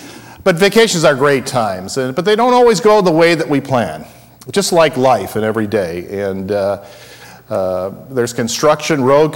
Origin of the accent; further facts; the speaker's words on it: Chicago, Illinois, United States; had a chance to go back to Chicago, which is my hometown, and still have relatives that live in the suburbs there.